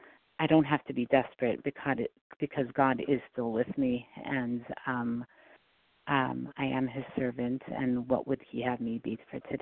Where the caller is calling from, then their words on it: New York, United States; I have a feeling it's … from New York.